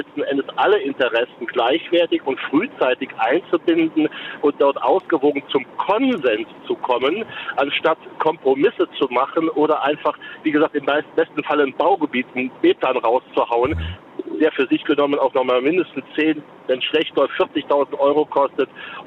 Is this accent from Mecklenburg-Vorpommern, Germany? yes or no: no; Rhineland-Palatinate, Germany; ich komme aus dem Ahrtal, aus dem kleinen Ort